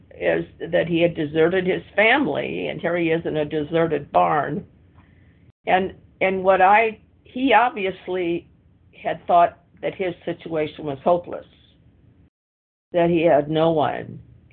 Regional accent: Washington, United States; and I am from Washington State.

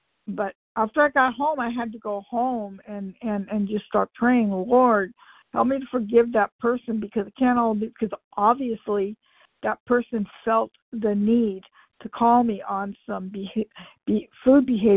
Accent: California, United States; I'm from California.

